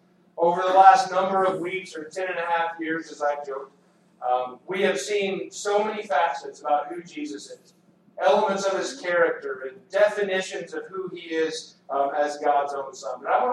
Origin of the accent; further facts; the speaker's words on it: the South, United States; Living in a small town, I have a friend of mine who … not just because I'm from the South.